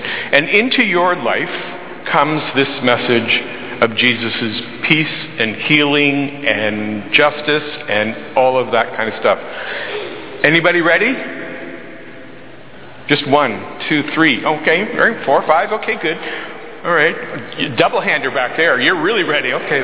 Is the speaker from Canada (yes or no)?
yes; Windsor, Ontario, Canada; So, I grew up in Windsor, Ontario.